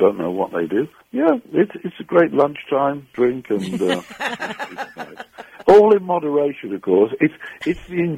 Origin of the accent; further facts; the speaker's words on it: Birmingham, West Midlands, United Kingdom; I'm from Birmingham.